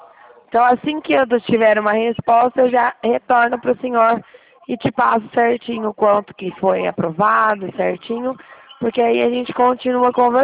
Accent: Dracena, São Paulo, Brazil; eu sou de Dracena.

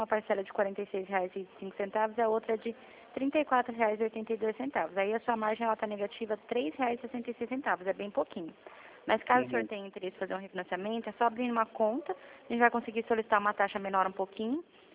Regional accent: Dourados, Mato Grosso do Sul, Brazil; eu sou de Dourados

